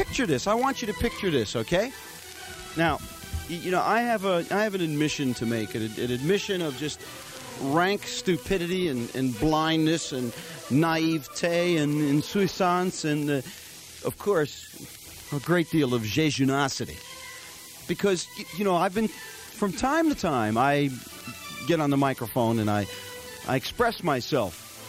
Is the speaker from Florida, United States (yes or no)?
no; East Orange, New Jersey, United States; When I grew up right here in East Orange. I grew up over on Dodd Street, which is not too far from here, right on the corner of Dodd and Glenwood.